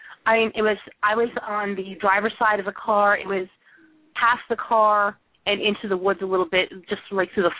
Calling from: Rhode Island, United States; Well, I'm calling from Rhode Island. This is where I live and breathe.

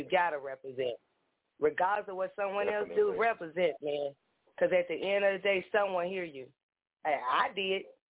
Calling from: Nashville, Tennessee, United States; And I'm calling from Nashville.

